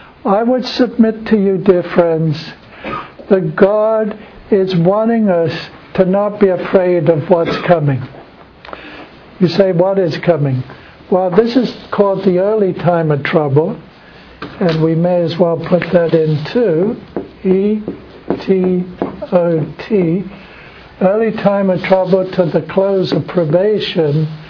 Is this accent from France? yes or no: no; England, United Kingdom; moved away as an adult; now in United States; I grew up in England until I was 20. And then at the age of 20, I came across here to America to Southern Missionary College.